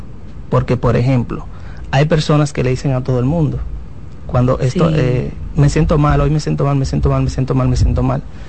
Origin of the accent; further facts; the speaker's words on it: Dominican Republic; como dominicanos que somos muy afectivos